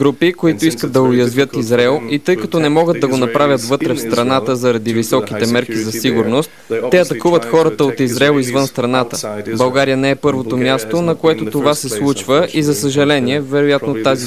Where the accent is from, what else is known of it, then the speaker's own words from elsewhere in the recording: Germany; Bulgarian is a second language; Аз съм от Германия и знам, че германските туристи също са много чувствителни.